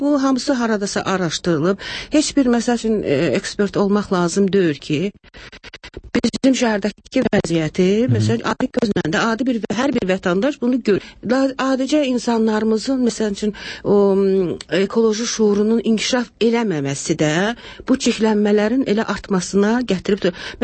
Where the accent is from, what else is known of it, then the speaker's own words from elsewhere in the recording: Baku, Azerbaijan; Mən Bakıda doğulmuşam, Bakıda böyümüşəm.